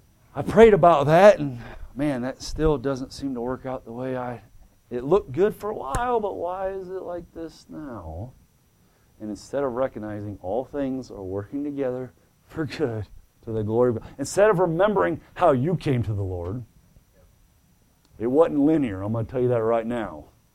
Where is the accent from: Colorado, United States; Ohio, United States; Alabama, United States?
Ohio, United States; Defiance; And we come over here. I'm from Defiance. He's from Napoleon.